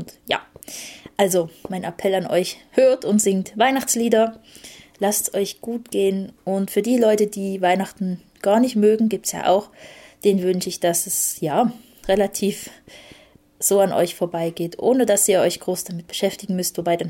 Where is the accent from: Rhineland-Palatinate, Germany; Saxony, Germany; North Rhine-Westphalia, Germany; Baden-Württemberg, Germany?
Saxony, Germany; Und in Sachsen, also wo ich herkomme